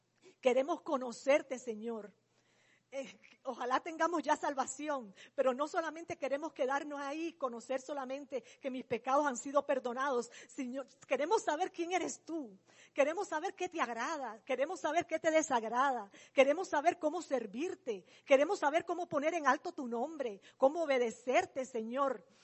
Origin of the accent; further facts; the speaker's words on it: Cuba; Yo soy de Cuba.